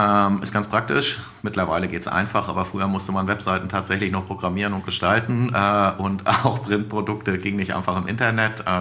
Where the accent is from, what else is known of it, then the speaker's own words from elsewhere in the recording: Stuttgart, Baden-Württemberg, Germany; born there; Geboren bin ich am 1.3.76 im schönen Stuttgart.